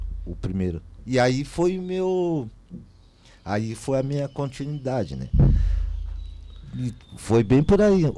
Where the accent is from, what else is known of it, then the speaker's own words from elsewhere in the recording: Porto Alegre, Rio Grande do Sul, Brazil; eu vim de Porto Alegre para cá, né? Fui convidado